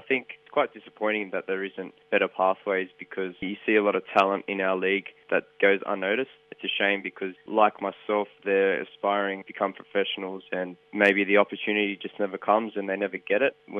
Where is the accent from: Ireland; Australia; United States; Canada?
Australia; it's my home country, you know, my family and all my friends are from here